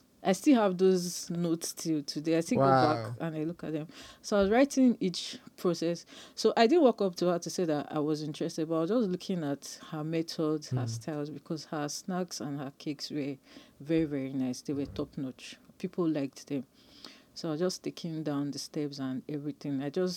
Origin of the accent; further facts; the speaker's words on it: Nigeria; also born or lived in Ghana; I was actually born in Ghana. Mm-hmm. Well, I think my parents came to Nigeria when I was younger. So mm-hmm. my birth certificate was actually done in Nigeria, Maiduguri to be precise.